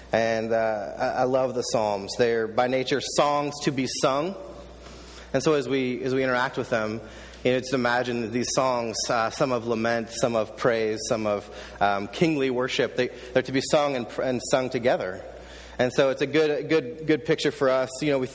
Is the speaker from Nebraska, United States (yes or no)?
yes; Lincoln, Nebraska, United States; I am from Lincoln, Nebraska